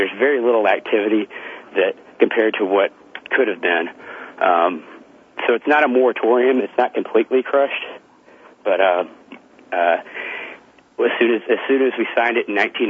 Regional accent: Georgia, United States; I've got an in with my senator from my home state of Georgia

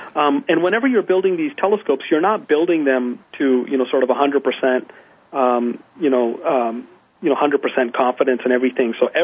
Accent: Canada; now in United States; I'm Canadian. You know, these are the kind of reasons and the kinds of programs that drove me to move to the United States.

